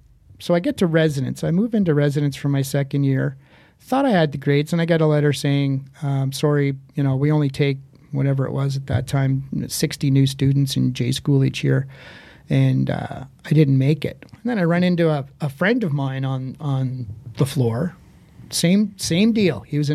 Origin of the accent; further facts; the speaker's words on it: Montreal, Quebec, Canada; growing up in Montreal